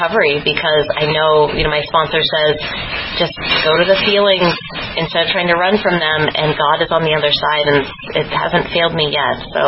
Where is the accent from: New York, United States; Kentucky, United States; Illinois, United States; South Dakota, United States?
Kentucky, United States; Louisville; Hey, everybody. I'm from Louisville.